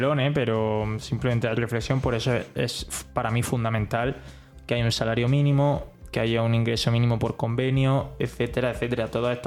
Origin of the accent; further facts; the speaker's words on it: Agua Dulce, Andalusia, Spain; Yo vengo de Almería, bueno, Agua Dulce, que está al lado de Almería, y a mí me encanta.